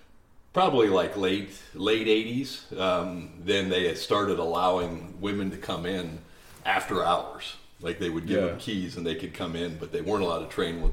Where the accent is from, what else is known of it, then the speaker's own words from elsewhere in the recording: Ohio, United States; back to Columbus, Ohio. I'm from Ohio originally.